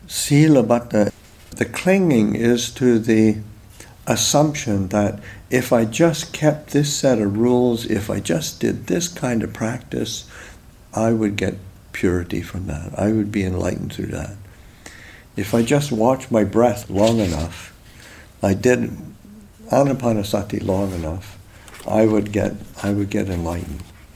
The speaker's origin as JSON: {"language": "English", "country": "Canada", "tie": "born or raised there", "said": "I'm Canadian, grew up Canadian"}